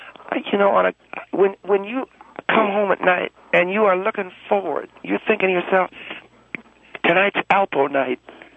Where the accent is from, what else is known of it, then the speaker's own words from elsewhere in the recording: South Carolina, United States; I'm from South Carolina originally.